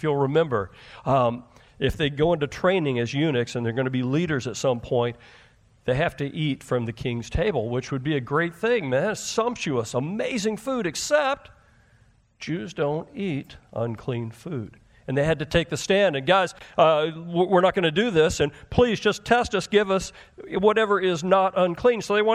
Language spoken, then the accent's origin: English; the South, United States; I grew up in the South, so I'm going to say it the way we show his rear end.